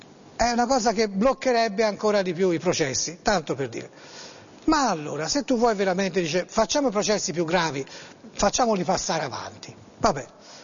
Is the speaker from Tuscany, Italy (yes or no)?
yes; Florence, Tuscany, Italy; Io sono fiorentino